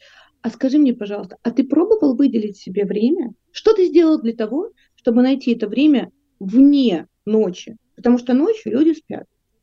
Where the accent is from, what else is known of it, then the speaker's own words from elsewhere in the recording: Vinnytsia, Vinnytsia Oblast, Ukraine; Послушай, я из Винницы, это маленький городок провинциальный